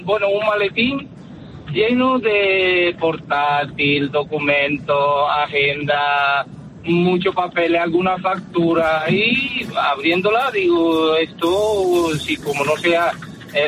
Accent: Romania; now in Pozoblanco, Spain; nosotros somos rumanos, vivimos en la tierra del jamón, Pozo Blanco.

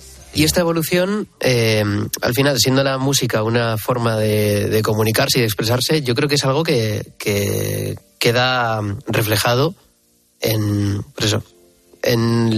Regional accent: Bilbao, Basque Country, Spain; born there; No siendo mi tierra natal, porque yo ya nací en Bilbao.

